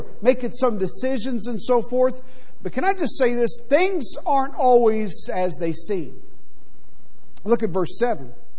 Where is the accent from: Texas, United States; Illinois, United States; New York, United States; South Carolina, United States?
Texas, United States; Beaumont; my family, I grew up down in Southeast Texas, in Beaumont, Texas. My mom lives in Houston now.